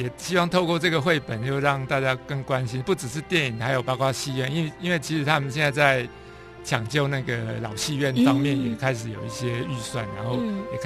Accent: Puli, Nantou County, Taiwan; 因为我小时候在埔里，

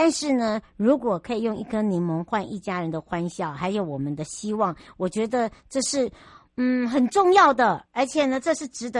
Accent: Hualien County, Taiwan; 回到我的故乡花东纵谷之外呢，来到了玉里了。

